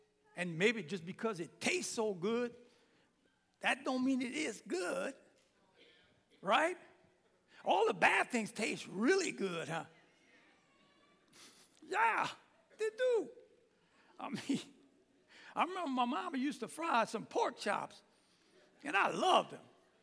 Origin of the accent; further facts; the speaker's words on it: Lafayette, Louisiana, United States; I come from Lafayette, Louisiana. We are a culture of people. If you don't understand me too well, it's because I'm speaking in tongues.